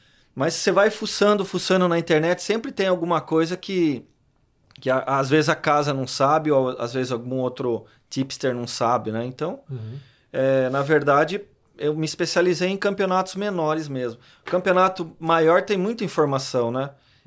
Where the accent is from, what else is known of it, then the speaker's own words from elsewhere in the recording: Itu, São Paulo, Brazil; Eu sou de Itu.